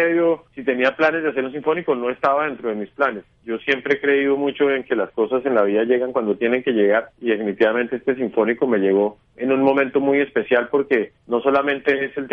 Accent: Colombia; la Orquesta Sinfónica Nacional de Colombia. Es una orquesta emblemática en mi país

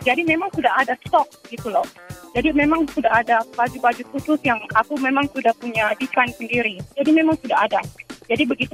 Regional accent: Indonesia; now in New York City, United States; aku kan asal dari Indonesia

